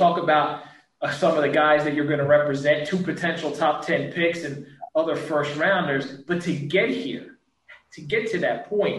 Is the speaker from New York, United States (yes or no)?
no; Philadelphia, Pennsylvania, United States; Now, I was born and raised in South Philly.